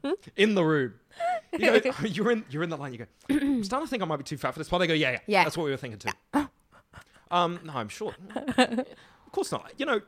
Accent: United Kingdom; now in Australia; And so I feel like now I get more people remarking on my accent if I go back to the UK.

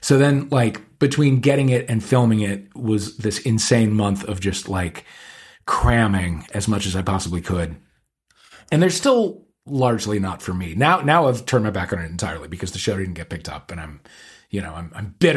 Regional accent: St. Louis, Missouri, United States; We're both gays from St. Louis, Missouri.

